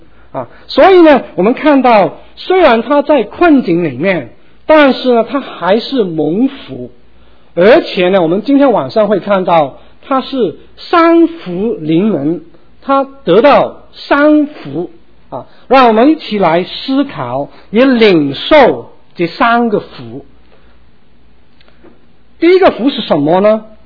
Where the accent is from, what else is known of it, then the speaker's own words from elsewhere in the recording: Hong Kong; now in United States; 在我1973年的时候，我们一家也从香港移民到美国，当时我们也在寻找这个美国梦，我们希望可以得到一个更好的生活。